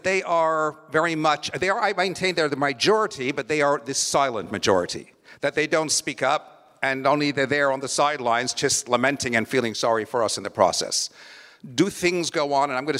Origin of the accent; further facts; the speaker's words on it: Toronto, Ontario, Canada; now in United States; things are as they are going on currently in my hometown of Toronto, Canada, or wherever else besides.